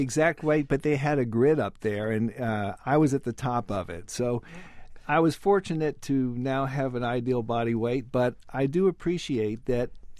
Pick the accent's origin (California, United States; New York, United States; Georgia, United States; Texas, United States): Texas, United States; Galveston; which was my Galveston, Texas, my hometown where I was born